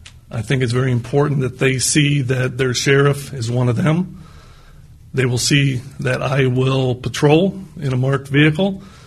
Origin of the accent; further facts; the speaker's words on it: Galesburg, Illinois, United States; I was born and raised in Galesburg, and my father was a Galesburg police officer and also a Knox County sheriff's deputy back in the 50s and 60s